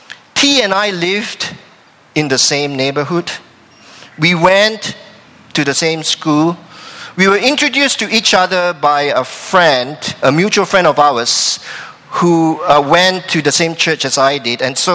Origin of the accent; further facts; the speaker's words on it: Malaysia; The church that I grew up in Malaysia practiced a tradition.